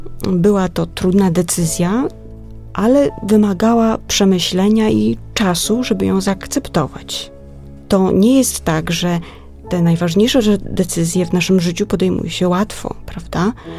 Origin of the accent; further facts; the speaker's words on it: Baltic coast, Poland; Podczas różnych spotkań w duszpasterstwie, skąd pochodzę, z Wybrzeża